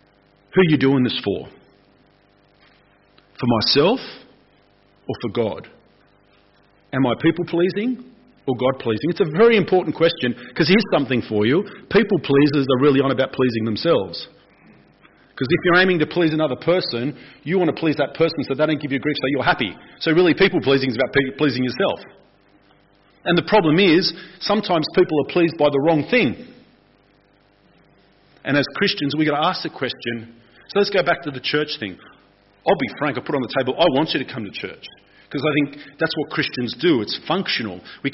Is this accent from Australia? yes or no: yes; Australia; Not because I'm Aussie, but because I don't want the recognition.